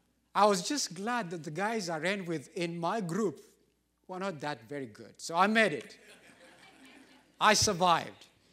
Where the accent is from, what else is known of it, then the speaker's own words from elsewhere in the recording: Kenya; I come from Kenya and we are known for running.